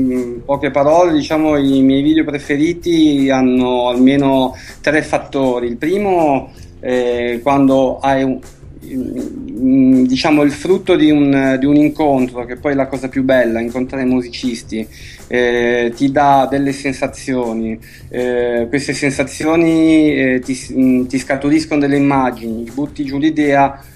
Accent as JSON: {"language": "Italian", "town": "Lavagna", "region": "Liguria", "country": "Italy", "also_born_or_lived": "Chiavari", "said": "fino a 4 anni fa abitavo a Lavagna, perché io sono di Lavagna, anche se al tempo si nasceva a Chiavari, e sempre comunque al di là dell'Entella, del fiume Entella."}